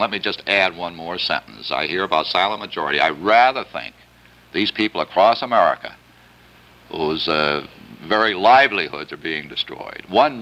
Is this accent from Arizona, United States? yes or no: no; Massachusetts, United States; only one state has bipartisan activity, and it happens to be my home state of Massachusetts.